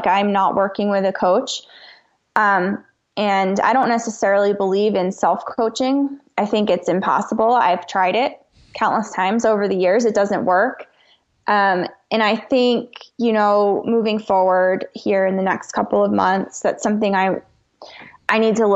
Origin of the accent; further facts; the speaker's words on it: New Jersey, United States; moved away as an adult; now in Colorado, United States; So I'm originally from New Jersey, and in 2017, my husband got a job offer out here in Colorado. So we moved.